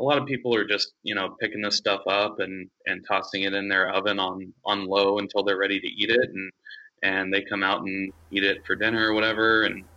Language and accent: English; Coppell, Texas, United States; also born or lived in Austin; So I grew up just outside Dallas, a little suburb called Coppell. Grew up there, spent my entire childhood through high school there